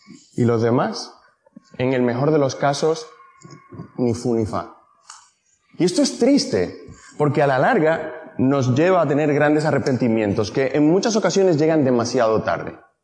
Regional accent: Dominican Republic; Yo soy dominicano, país pobre donde no hay paro, no hay seguridad social, no hay jubilación. Y recuerdo que allí tener trabajo era algo de lo que alegrarse.

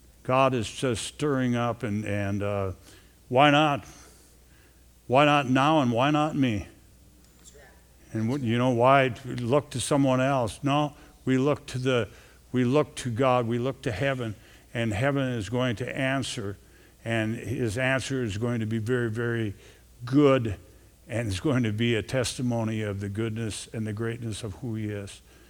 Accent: Detroit Lakes, Minnesota, United States; Connie Mosher is a gal that we grew up with in Detroit Lakes area

